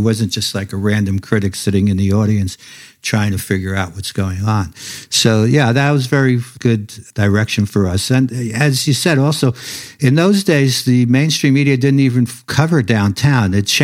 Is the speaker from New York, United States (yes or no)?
yes; Brooklyn, New York, United States; And I was a kid growing up in Brooklyn and really had no access directly to any of that.